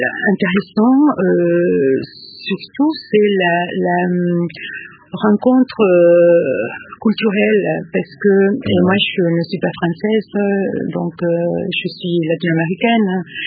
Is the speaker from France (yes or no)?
no; Buenos Aires, Argentina; parce que je suis de Buenos Aires, où on est très loin dans les globes